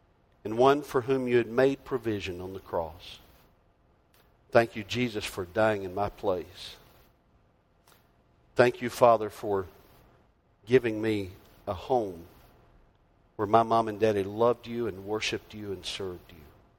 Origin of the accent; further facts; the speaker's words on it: North Carolina, United States; moved away as an adult; now in Arizona, United States; If you think my voice sounds a little strange, you can tell I'm not from Arizona. I grew up in North Carolina, and we're a couple thousand miles from where I grew up.